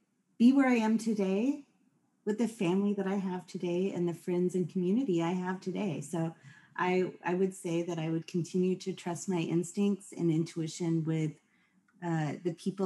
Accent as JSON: {"language": "English", "town": "Portland", "region": "Oregon", "country": "United States", "tie": "born or raised there", "said": "And I grew up in Portland in the West Hills in a predominantly white bubble."}